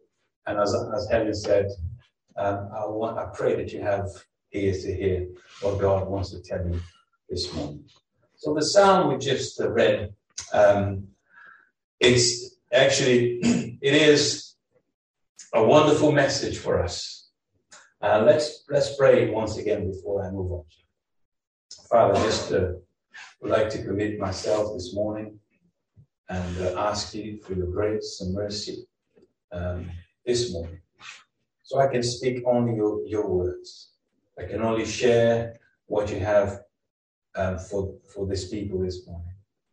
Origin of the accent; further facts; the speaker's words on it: Brazil; English is a second language; I'm originally from Brazil. You may wonder what accent that I have.